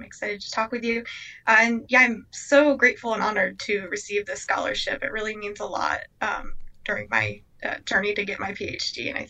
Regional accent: New Jersey, United States; So I grew up in South Jersey. It's a really agriculturally focused area.

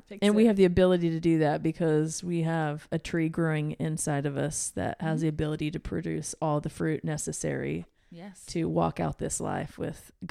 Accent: the South, United States; I'm from the South.

